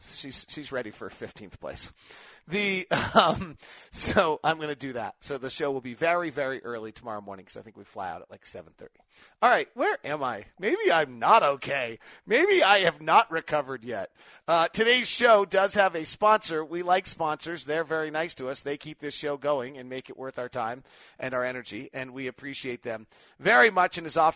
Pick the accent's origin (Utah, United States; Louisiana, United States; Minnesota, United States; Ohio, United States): Utah, United States; Murray; I'm from Murray, Utah.